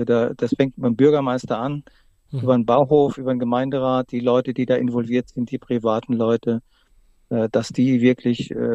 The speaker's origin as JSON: {"language": "German", "region": "Rhineland-Palatinate", "country": "Germany", "said": "wie es bei uns in der Pfalz, gerade in der Pfalz, immer heißer und trockener wird."}